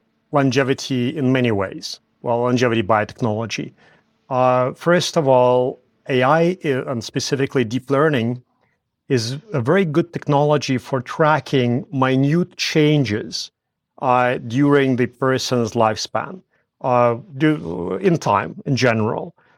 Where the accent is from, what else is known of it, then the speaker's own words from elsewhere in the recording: Latvia; moved away as an adult; now in Canada; I was born in Latvia, but during the time of the USSR, when it just collapsed, and I grew up when it collapsed.